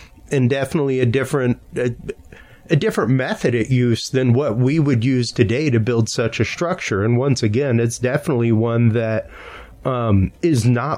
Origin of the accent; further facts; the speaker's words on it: Louisiana, United States; The two examples I give, number one, I am Cajun.